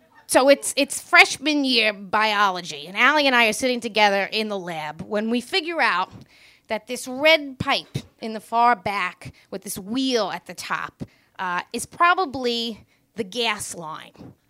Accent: Queens, New York, United States; I am a bartender from Queens.

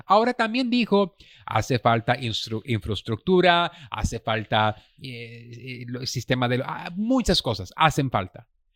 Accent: San Pedro, California, United States; now in Mexico; Yo nací en San Pedro, California. Yo crecí en California

